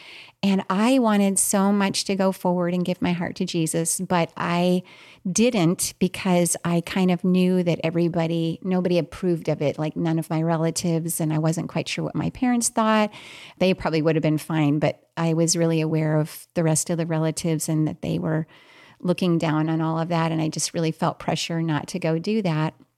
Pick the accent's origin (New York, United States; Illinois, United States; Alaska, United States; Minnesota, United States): Minnesota, United States; I was born and raised early on in Minnesota. I was just kind of in an average family. We were in the Lutheran church, so church was definitely a part of my early years.